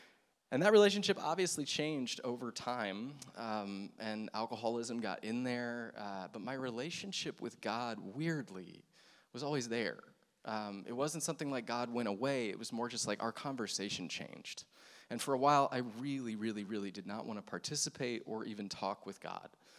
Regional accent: the South, United States; I am a Southern Baptist boy, which means I grew up in the South.

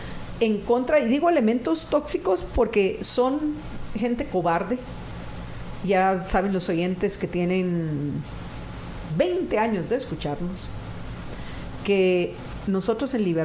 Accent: Guatemala; como ciudadanos guatemaltecos

